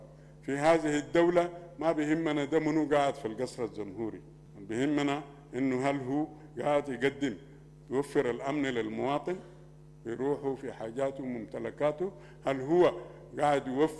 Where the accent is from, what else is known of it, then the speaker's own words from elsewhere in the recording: Sudan; فعشان كده نحن سودانيين قبل كل شيء بيجمعنا أرض السودان